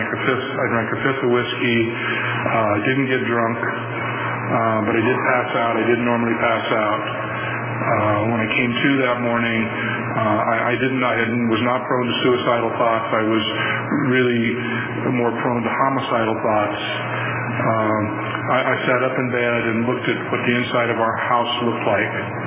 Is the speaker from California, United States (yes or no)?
yes; Santa Rosa, California, United States; I grew up in Santa Rosa.